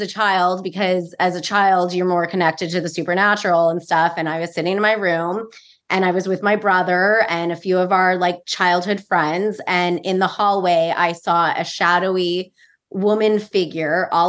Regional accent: California, United States; Here, from Southern California, third generation.

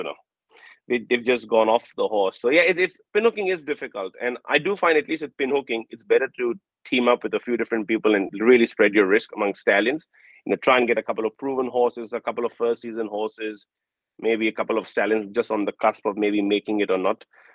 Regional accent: India; when I grew up in India

